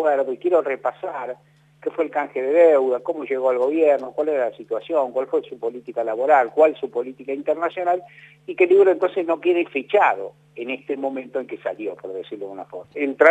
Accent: Argentina

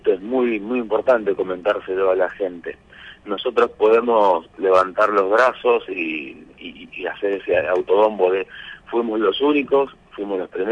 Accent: Argentina; Pero somos argentinos

